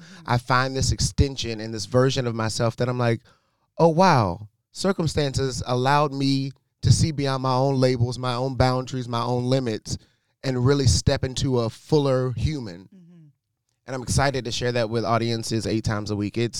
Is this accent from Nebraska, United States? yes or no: no; North Carolina, United States; now in New York, United States; I grew up in North Carolina. My dad was a pastor, a missionary Baptist. I needed any reason to get out of North Carolina. And so I moved to New York to study theater.